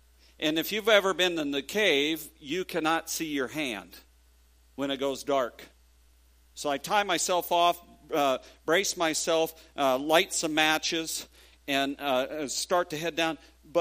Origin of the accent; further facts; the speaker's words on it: Rapid City, South Dakota, United States; Having been born and raised in Rapid City, South Dakota, one of the things that I did as a teenager was to go caving.